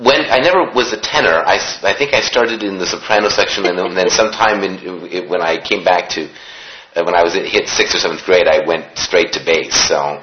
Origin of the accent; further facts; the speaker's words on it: Connecticut, United States; I was raised in Connecticut, and so it was about 45 minutes by train into New York City.